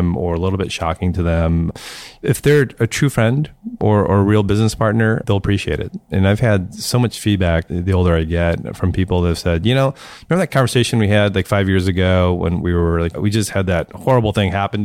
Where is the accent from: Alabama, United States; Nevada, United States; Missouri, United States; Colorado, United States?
Missouri, United States; St. Louis; I grew up in St. Louis and people are just super nice and super friendly.